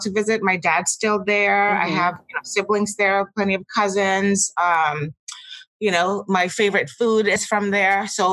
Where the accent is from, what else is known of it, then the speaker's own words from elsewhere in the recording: Nigeria; also born or lived in Houston, Texas / California; now in Portland, United States; Yes, I was raised in Nigeria, and I came to the States. Texas was the first American state that I lived in. I lived in Houston for a few years, moved to California